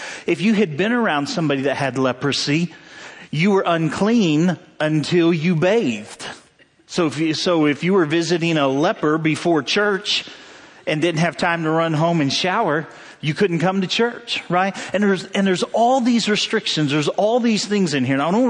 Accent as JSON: {"language": "English", "town": "Cincinnati", "region": "Ohio", "country": "United States", "said": "The coney, I'm from Cincinnati, right? Skyline chili."}